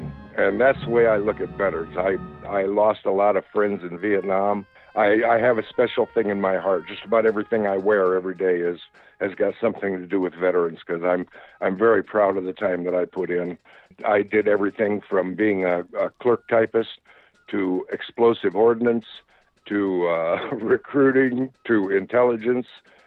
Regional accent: Sioux City, Iowa, United States; also born or lived in Charleston, South Carolina / England; I came back here to Sioux City, and I was recruiting back here in my hometown.

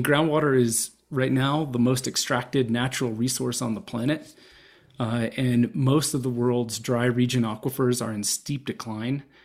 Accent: Kansas, United States; So, you know, I grew up in Southwest Kansas, and five generations of my family are from out there.

